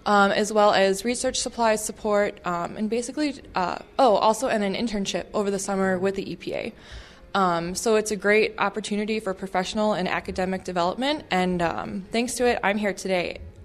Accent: Schiller Park, Illinois, United States; I'm from Schiller Park, Illinois, which is a suburb of Chicago.

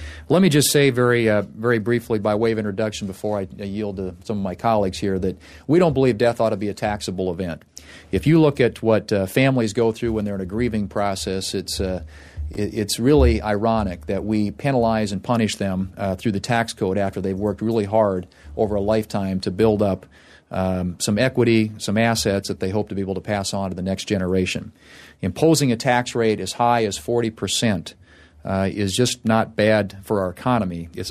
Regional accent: South Dakota, United States; And that's certainly the case in the Midwest, in my home state of South Dakota, where we've seen land values go up in the last 5 years by 50%.

